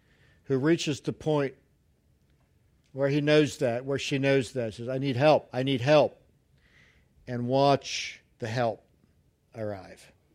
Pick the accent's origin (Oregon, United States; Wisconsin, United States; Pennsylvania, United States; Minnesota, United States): Pennsylvania, United States; Mount Joy; also born or lived in Brunnerville; But I made a boo-boo in Mount Joy, Pennsylvania, where I grew up. I was born in Brunnerville, and we moved to Mount Joy.